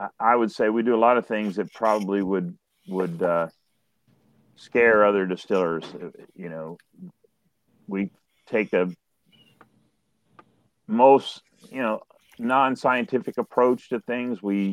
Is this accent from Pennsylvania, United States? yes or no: no; Florida, United States; now in Kentucky, United States; You know, I came to Kentucky. I grew up in South Florida. I came here in 1980.